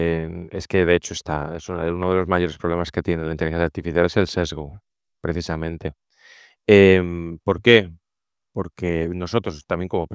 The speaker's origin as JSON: {"language": "Spanish", "country": "Spain", "said": "nosotros como españoles hemos nacido en España y lo que entendemos, tenemos un sesgo, que es vivir en España, en Madrid o donde sea"}